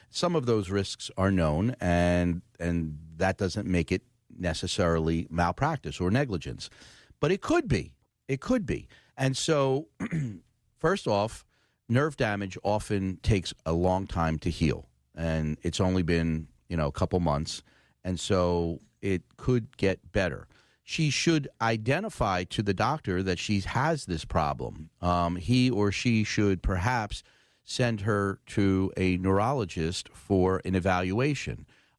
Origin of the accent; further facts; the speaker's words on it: Philadelphia, Pennsylvania, United States; from the Oxford Circle.